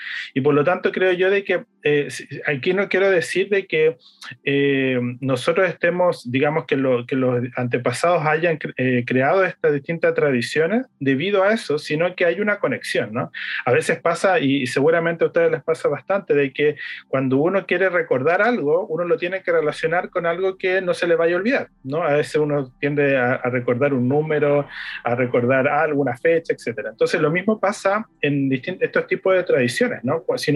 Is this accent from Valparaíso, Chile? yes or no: no; Antofagasta, Chile; born there; Yo, menos mal, como nací en Antofagasta, innatamente sé nadar